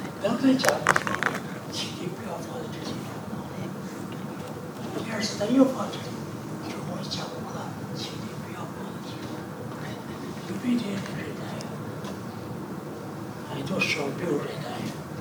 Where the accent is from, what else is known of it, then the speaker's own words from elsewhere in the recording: China; 我中国人说囫囵吞枣啊，